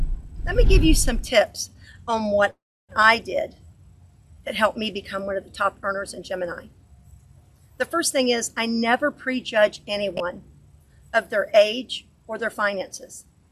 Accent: Florida, United States; I'm from Central Florida.

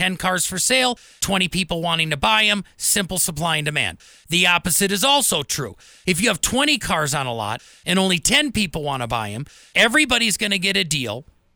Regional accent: Wisconsin, United States; I'm Colorado by marriage. I was born and raised in Wisconsin. I'm a Packer fan by choice, but a cheesehead by birth.

